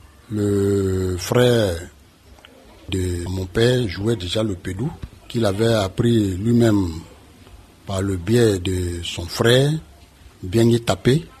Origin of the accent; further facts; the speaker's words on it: Bas-Sassandra, Côte d’Ivoire; Je suis Bété, originaire de la Nawa. Je viens de la tribu de Kbada, précisément du village de Dabeyrouwa.